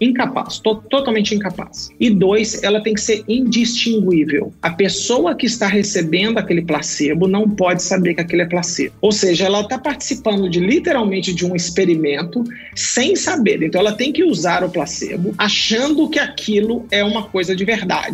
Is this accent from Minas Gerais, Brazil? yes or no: yes; Belo Horizonte, Minas Gerais, Brazil; Eu sou da cidade de Belo Horizonte. Hoje eu resido no interior de São Paulo.